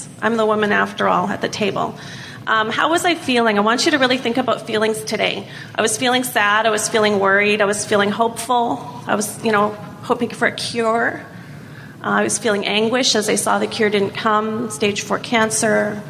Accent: Vancouver, British Columbia, Canada; I'm from Vancouver, BC.

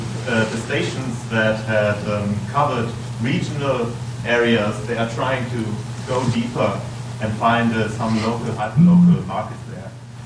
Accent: Hamburg, Germany; I'm from Hamburg in lovely Germany

